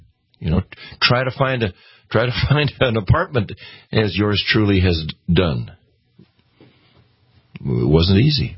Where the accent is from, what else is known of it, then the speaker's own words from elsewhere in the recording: Minnesota, United States; And I'm a Minnesotan born and bred. It breaks my heart.